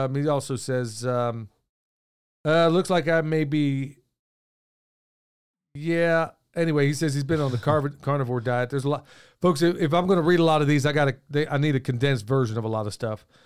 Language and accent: English; Oklahoma, United States; It's like a staple growing up in Oklahoma that we ate. I mean, we loved hot links, you know?